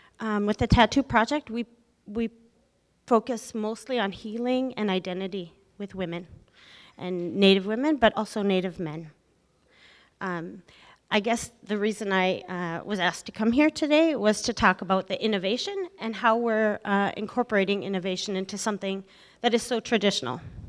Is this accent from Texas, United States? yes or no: no; Kotzebue, Alaska, United States; I'm originally from Kotzebue, very far north, near Utqiagvik.